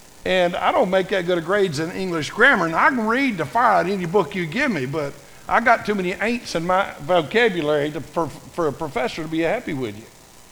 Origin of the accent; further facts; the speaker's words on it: Tennessee, United States; I'm from Tennessee Hills, and I don't know nothing.